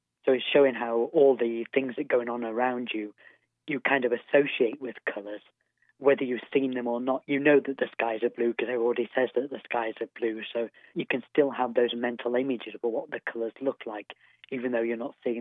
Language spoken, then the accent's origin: English; Harrogate, Yorkshire and the Humber, United Kingdom; moved away as an adult; also born or lived in Swansea; now in Abergavenny, United Kingdom; I'm from Harrogate originally. I moved down to Swansea for university, and I've basically been South Wales based ever since. I mean, Abergavenny.